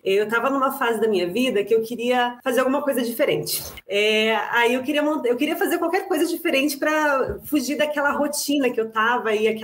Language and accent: Portuguese; Brazil; moved away as an adult; Então, sou brasileira, vim para cá faz um ano e meio apenas, bem no comecinho da pandemia.